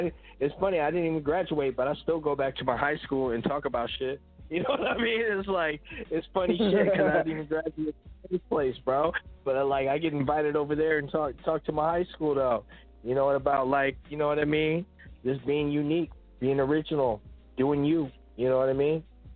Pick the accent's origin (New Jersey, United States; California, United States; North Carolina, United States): California, United States; also born or lived in the islands; I didn't just grow up in the islands. I grew up in the mainland too, meaning I grew up in California